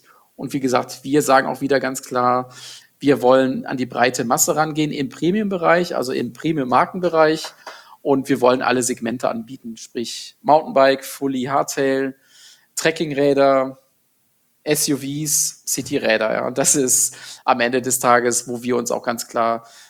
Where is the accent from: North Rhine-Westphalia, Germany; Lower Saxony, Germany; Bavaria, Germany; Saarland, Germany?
North Rhine-Westphalia, Germany; Gummersbach; born there; ich komme gebürtig aus Gummersbach, aus dem Oberbergischen Kreis, was 1/2 Stunde von Köln ist